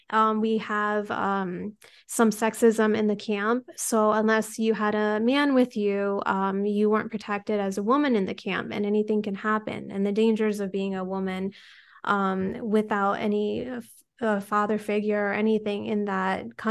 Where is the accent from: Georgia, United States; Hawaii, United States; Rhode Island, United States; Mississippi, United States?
Rhode Island, United States; also born or lived in Modesto, California; and we were both born in Modesto, California. And then we were raised in Rhode Island after.